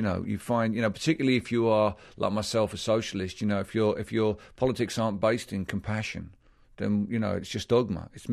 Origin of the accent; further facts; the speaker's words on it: Barking, London, United Kingdom; born there; this far-right political party won a dozen seats in the town where I was born in East London, and I took this rather personally.